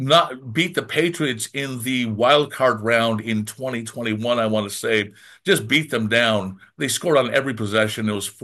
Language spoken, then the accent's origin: English; Canada; No, I'm Canadian